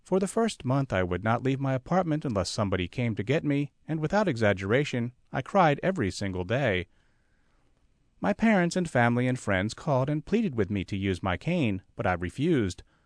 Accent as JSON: {"language": "English", "region": "New York", "country": "United States", "said": "I'm from New York, so I was suspicious and made sure my friend was watching"}